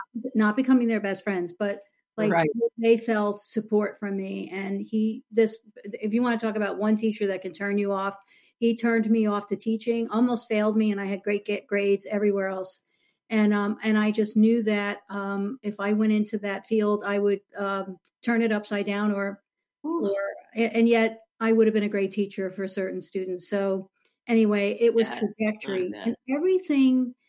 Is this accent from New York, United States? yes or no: yes; New York City, New York, United States; So this was in the New York area. I'm from New York City, born in New York City. So I went to school in that area.